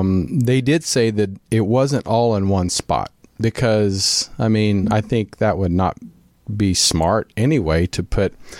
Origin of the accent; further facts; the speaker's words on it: Midwest, United States; because I'm from the Midwest, and I know in my small town, especially back in the day, maybe not so much now